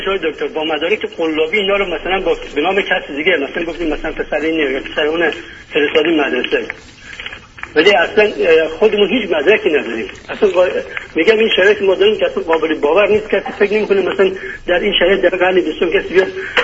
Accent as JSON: {"language": "Persian", "country": "Iran", "tie": "born there", "said": "من متولد ایرانم"}